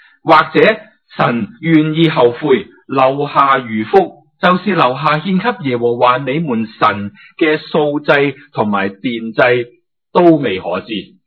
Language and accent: Cantonese; Hong Kong; 佢用我哋广东话讲嗬，搲啲乜呢咁样。即係我哋搲嘢好叻㗎嘛，特别搲钱就好叻㗎嘛，香港人係咪